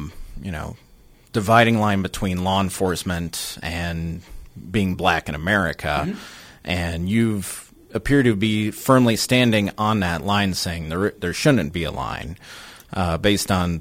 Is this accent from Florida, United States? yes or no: no; Kansas City, Missouri, United States; because I grew up in Kansas City where there's still a lot of arguments over whether or not the police are actual representation of the communities that they're policing.